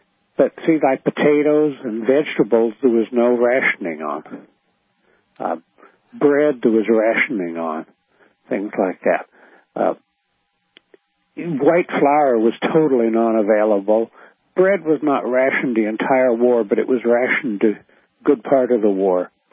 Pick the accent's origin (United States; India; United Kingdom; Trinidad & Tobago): United Kingdom; England; born there; I was born in England